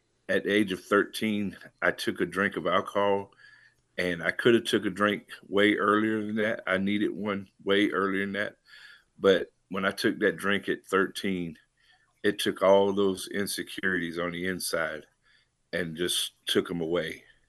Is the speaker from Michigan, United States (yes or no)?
no; Key West, Florida, United States; born there; So I was born in Key West, Florida, and I was a little freckle-faced little kid, never felt like I fit in anywhere.